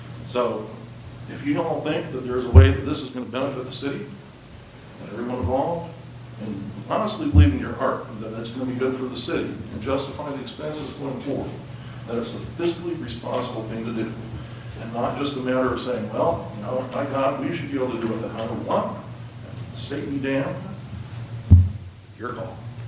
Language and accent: English; Florida, United States; I grew up down in Florida, and as a child, I had to hear lots of stories